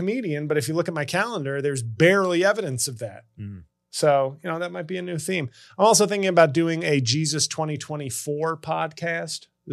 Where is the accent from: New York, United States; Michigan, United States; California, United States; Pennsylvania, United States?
New York, United States; New York City; Friday, December 1st in my hometown of New York City.